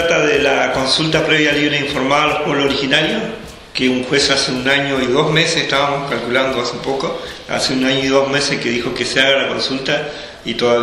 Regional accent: Cushamen, Chubut, Argentina; born there; Como nací en Cusamen

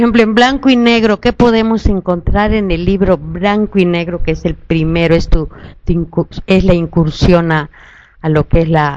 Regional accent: Mexico; seguimos siendo me los mexicanos fuertes y con ganas de salir adelante.

